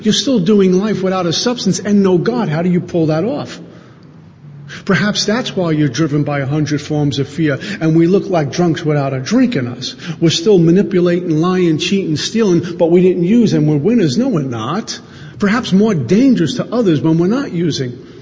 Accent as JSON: {"language": "English", "town": "Brooklyn", "region": "New York", "country": "United States", "tie": "born or raised there", "said": "Growing up in Brooklyn, my hero that summer went from like Mickey Mantle to like Al Pacino by the end of the night."}